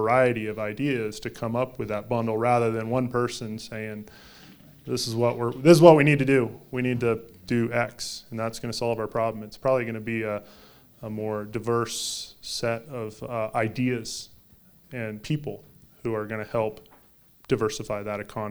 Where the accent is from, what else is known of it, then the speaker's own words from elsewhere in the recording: Pacific Northwest, United States; I mean, I came from the Northwest and remember that time fairly vividly.